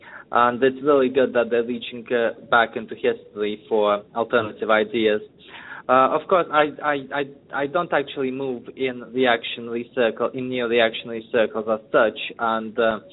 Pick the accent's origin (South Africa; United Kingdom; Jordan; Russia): Russia; English is a second language; now in United States; I moved to the United States a few years ago. I'm originally from Russia.